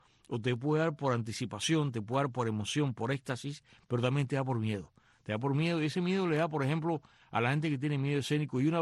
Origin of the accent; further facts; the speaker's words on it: Cuba; born there; de acuerdo con mi edad y el año en que yo nací, todavía en Cuba